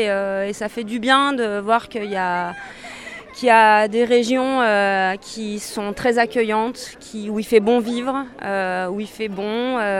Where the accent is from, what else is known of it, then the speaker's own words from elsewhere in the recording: Crolles, Auvergne-Rhône-Alpes, France; On vient de Grenoble, enfin exactement Crolles, entre Chambéry et Grenoble.